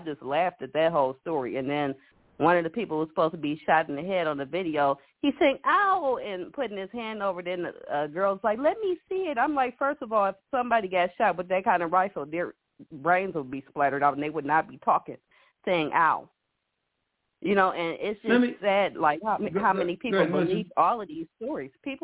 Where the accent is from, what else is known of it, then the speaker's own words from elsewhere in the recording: Milwaukee, Wisconsin, United States; So I'm born and raised in Milwaukee